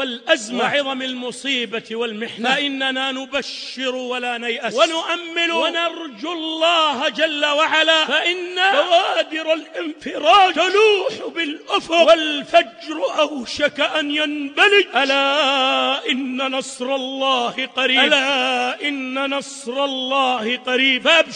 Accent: Saudi Arabia; وإنهم والله لموجودون في بلادنا السعودية ودولنا الخليجية

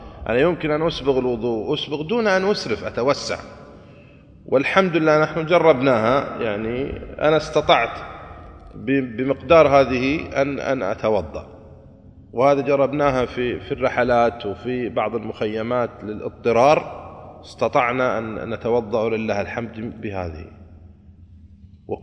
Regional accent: Saudi Arabia; عندنا في السعودية يوزعون على البيوت مجانا

